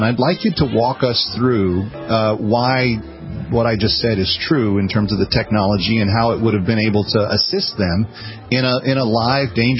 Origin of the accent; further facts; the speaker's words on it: Texas, United States; Being that I'm from Texas originally, and we're notoriously famous for our guns